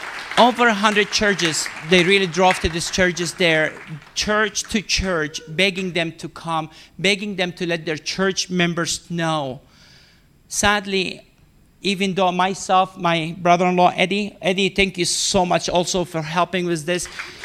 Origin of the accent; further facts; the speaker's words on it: Sudan; born there; moved away; I was born in Sudan. Over 2 million Christians being killed. I came to this great country where we have the freedom to reach out to Muslims